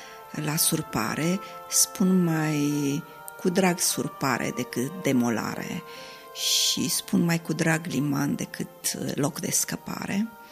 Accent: Romania; Și cred că noi ca români ne regăsim

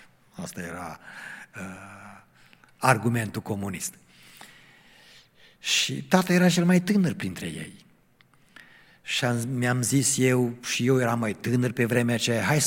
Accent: Cluj-Napoca, Cluj County, Romania; m-am dus în biserica în care am crescut, în Cluj, în mănăștur

